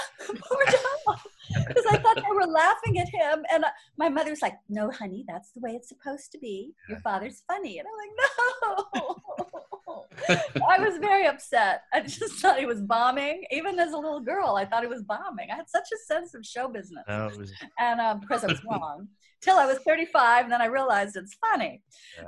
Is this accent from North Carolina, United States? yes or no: no; New York, United States; born there; now in California, United States; My sister was named Caliente when we moved to California. Because from McHale's Navy, okay. I was born in New York. My sister was born here.